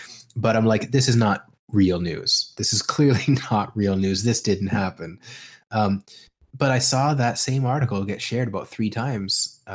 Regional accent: Canada; I don't know if that's because I'm Canadian or I'm weird

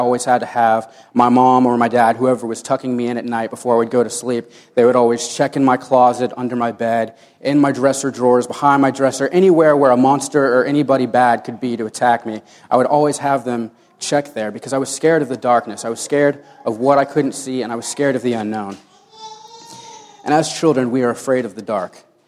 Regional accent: Houston, Texas, United States; I'm from Houston, Texas. Texas, of course, where everything is bigger and better. I'm 19 years old.

